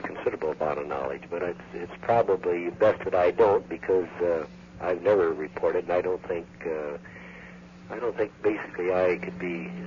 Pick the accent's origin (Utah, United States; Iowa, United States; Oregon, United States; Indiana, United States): Oregon, United States; I lived, born and raised in Oregon.